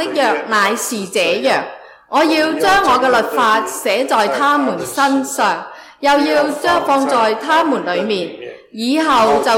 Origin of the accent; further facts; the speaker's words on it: Australia; 啊，我是澳洲人啊嘛，系咪啊？